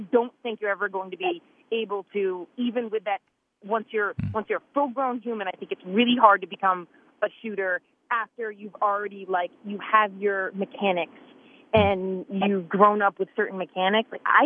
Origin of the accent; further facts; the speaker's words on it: Quebec, Canada; I love Canada and I grew up near Montreal.